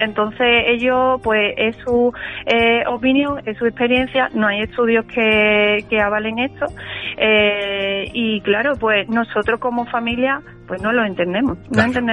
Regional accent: Gelves, Andalusia, Spain; now in Marchena, Spain; soy de Helves de toda la vida, mi familia es de allí, yo me considero de allí. O sea, que lo que pasa que, pues la vida me ha puesto aquí ahora mismo en Marchena.

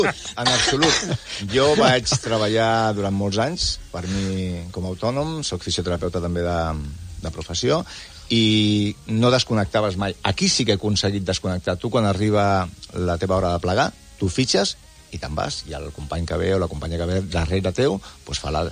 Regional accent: El Prat de Llobregat, Catalonia, Spain; sí que és cert que els que som pretencs i els que som del Prat som molt del Prat, eh?

